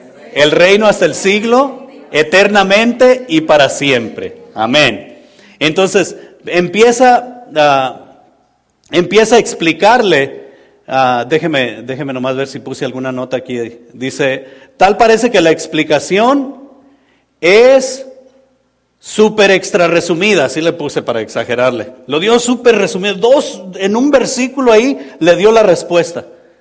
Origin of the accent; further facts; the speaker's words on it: Zapopan, Jalisco, Mexico; now in Los Angeles, United States; Yo soy de Guadalajara, de por allá de Zapopan.